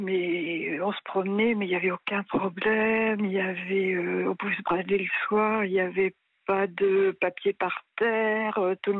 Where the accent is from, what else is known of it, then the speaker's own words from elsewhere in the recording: Normandy, France; also born or lived in Africa; D'abord en Normandie où j'ai grandi. Je dis bien j'ai grandi, je ne suis pas née en Normandie, je suis née en Afrique.